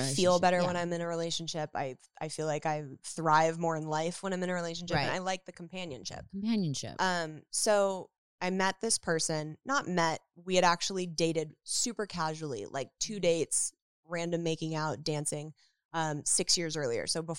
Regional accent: Woodland Hills, California, United States; Woodland Hills.

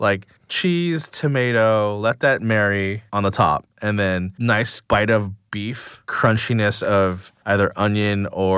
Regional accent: Pico Rivera, California, United States; I grew up in Pico Rivera, but by the time my parents moved to San Marino, I was going to college out here on the west side

